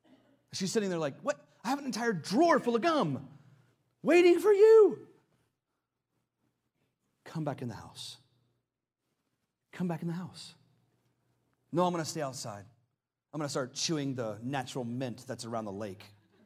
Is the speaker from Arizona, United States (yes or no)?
no; Richardson, Texas, United States; Like, I'm from Richardson. There's no water in Richardson.